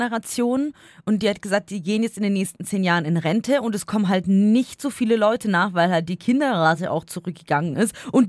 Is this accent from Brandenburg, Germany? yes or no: no; Bavaria, Germany; Ich bin ja aus dem Allgäu viel Wilderes gewohnt.